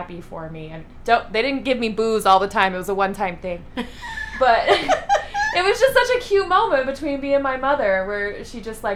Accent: Lubbock, Texas, United States; now in Austin, United States; And so that's when I came back and I moved to Austin. I'm from Lubbock, Texas. So I was a little closer to my family, but still has the cushion.

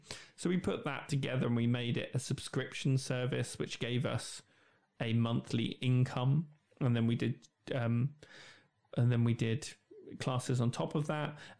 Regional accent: United Kingdom; We're just going to sit here with a cup of tea, as British people do.

